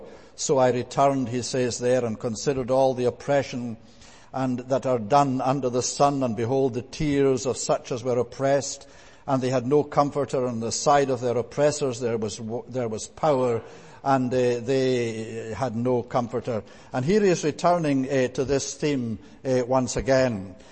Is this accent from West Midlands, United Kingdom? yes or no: no; Scotland, United Kingdom; Growing up in Scotland after the war, we thought we were poor, and by present-day standards, we probably were.